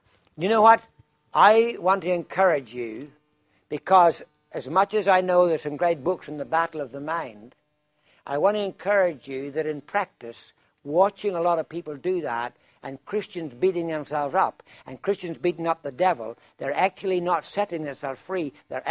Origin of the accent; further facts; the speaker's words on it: Ireland; being Irish, if I paid $350, I'd have a bigger problem than when I started.